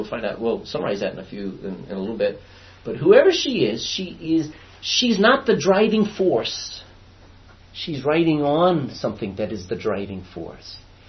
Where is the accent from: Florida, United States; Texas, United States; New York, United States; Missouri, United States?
Texas, United States; and I'm from Texas. We've been to the Alamo.